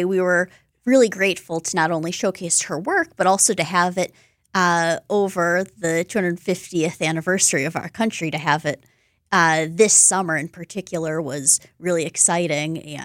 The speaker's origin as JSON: {"language": "English", "town": "Milwaukee", "region": "Wisconsin", "country": "United States", "tie": "born or raised there", "said": "I'm Milwaukee born, so I think I have to say that the Wisconsin portrait, rep my home state"}